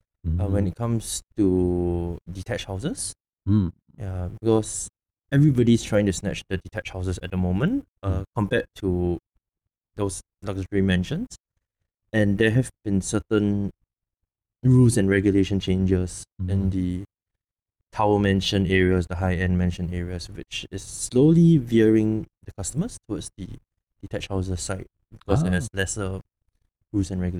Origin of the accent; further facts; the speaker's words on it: Singapore; moved away as an adult; now in Japan; I'm from Singapore. I came to Japan in 2018 for university